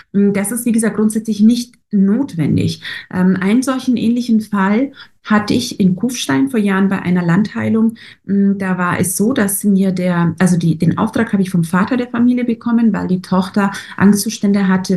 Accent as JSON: {"language": "German", "town": "Vukovar", "region": "Vukovar-Syrmia County", "country": "Croatia", "tie": "born or raised there", "lives_now": "Germany", "said": "Also ich habe hier ein Bild von meiner Heimatstadt Vukovar in Ostslawonien."}